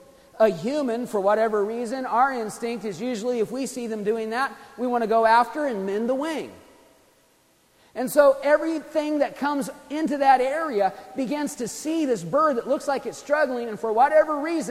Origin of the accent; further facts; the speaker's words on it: Oregon, United States; now in West Virginia, United States; When I was a kid, I grew up in Eastern Oregon.